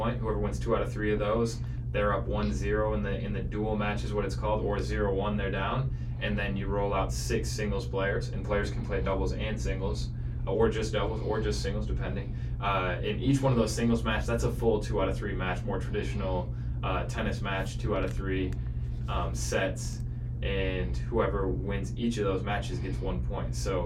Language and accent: English; East Lansing, Michigan, United States; because I was raised in East Lansing, is part of who I am.